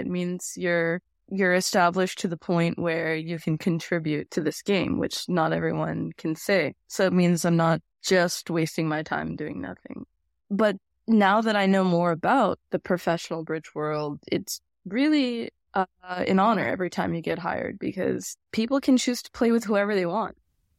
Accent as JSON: {"language": "English", "town": "Las Vegas", "region": "Nevada", "country": "United States", "tie": "born or raised there", "said": "But being in a blizzard, I grew up in Vegas. It was a little scary."}